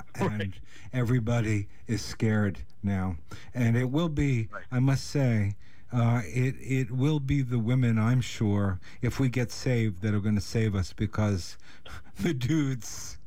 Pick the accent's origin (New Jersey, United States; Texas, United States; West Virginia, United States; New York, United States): New York, United States; I grew up on Long Island in a very white Christian Long Island